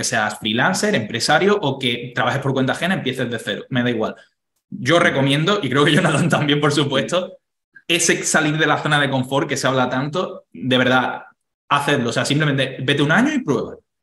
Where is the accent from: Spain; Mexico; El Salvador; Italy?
Spain; moved away as an adult; yo siempre tengo que acordarme de cómo salí de España. Yo no salí de España siendo un mega empresario ni teniendo un mega negocio. Yo me fui a Irlanda currando de camarero